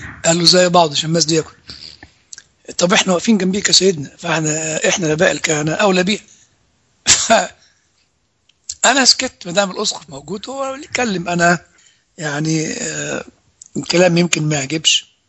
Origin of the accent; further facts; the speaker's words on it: Upper Egypt, Egypt; عندنا في الصعيد لما واحد يطلع كده بغضبان ومحدش عارف يكلمه